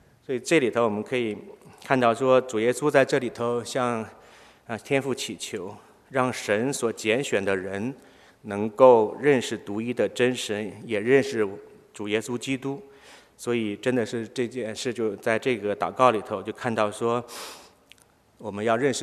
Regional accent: China; 那我们中国人常常会讲到一句话

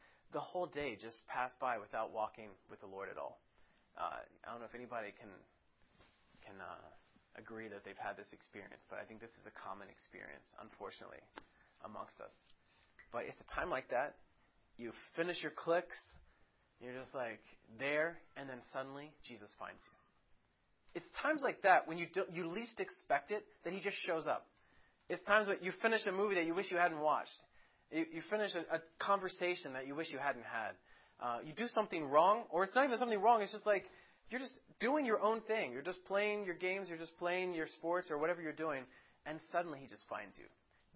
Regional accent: Kentucky, United States; Remember, I'm from Kentucky originally.

